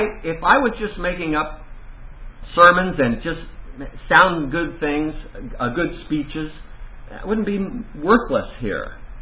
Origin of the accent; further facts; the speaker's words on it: Indiana, United States; I'm from Indiana